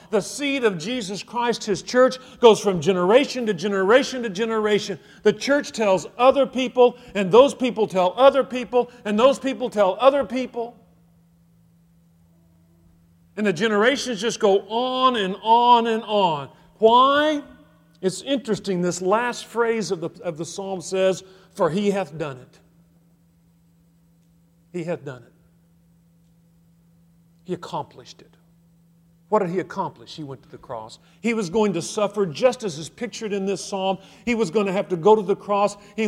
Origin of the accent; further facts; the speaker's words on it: California, United States; I grew up in Southern California. We'd go to the beach and miles and miles and miles of beach